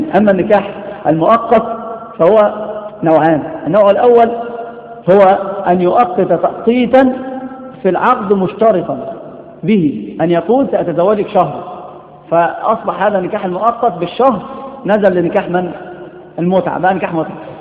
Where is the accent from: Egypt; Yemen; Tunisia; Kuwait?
Egypt; كان الرد عليه في مسألة حدثت عندنا في مصر